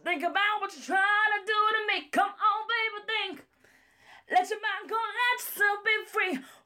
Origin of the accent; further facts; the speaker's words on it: Brooklyn, New York, United States; Hey, how you doing? … I'm from Brooklyn, New York.